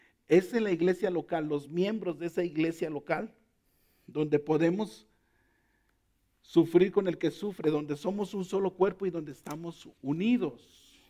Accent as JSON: {"language": "Spanish", "country": "Mexico", "said": "Ellos nomás verifican en el sistema con mi acta de nacimiento y con todo de que yo de verdad soy mexicano."}